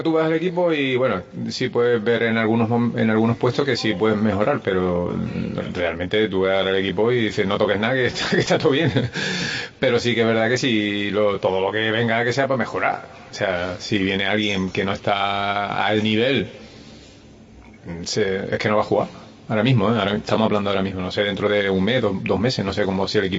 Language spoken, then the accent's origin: Spanish; Cádiz, Andalusia, Spain; yo soy de Cádiz de toda la vida